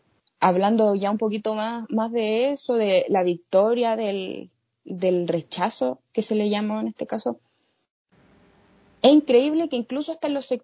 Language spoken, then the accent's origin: Spanish; Chile; muchas personas dicen que somos tontos los chilenos